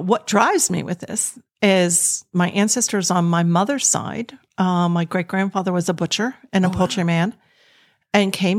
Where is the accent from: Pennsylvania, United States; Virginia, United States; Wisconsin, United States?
Pennsylvania, United States; Forest Hills; Forest Hills.